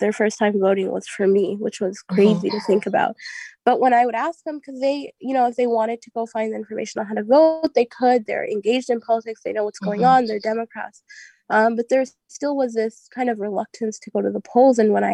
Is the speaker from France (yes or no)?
no; United States; I'm the first on my feet, you know, as like I'm American too, I promise.